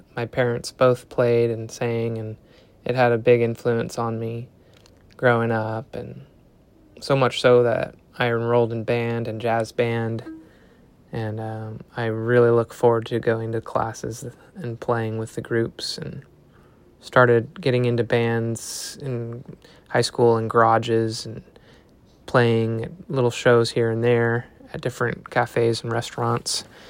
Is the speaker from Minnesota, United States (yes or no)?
no; Everett, Washington, United States; And now I'm back in my hometown, Everett, Washington, on EB Island